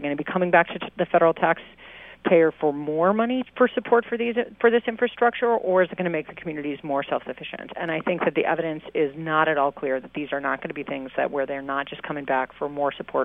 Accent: Midwest, United States; also born or lived in West Virginia; I grew up in the Midwest, I've lived in West Virginia

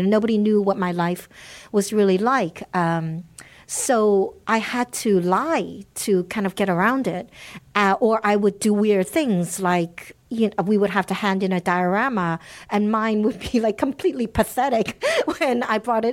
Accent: New York, United States; now in Netherlands; And yes, I live in Holland. I grew up in New York, but I live in Holland.

